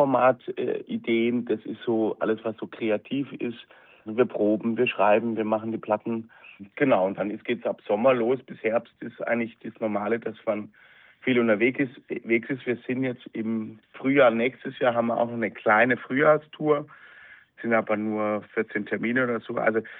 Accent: West Germany, Germany; ich überhaupt als Wessi überhaupt nicht so auf dem Schirm hatte

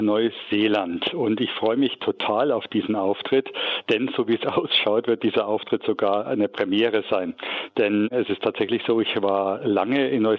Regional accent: Ludwigstadt, Bavaria, Germany; Ich bin aufgewachsen in Ludwigstadt, was ja nicht weit entfernt ist von Saalfeld, allerdings auf westlicher Seite des Zaunes. In kleinen Städtchen also aufgewachsen, in 3 Richtungen, wo ich geguckt habe, war der Zaun.

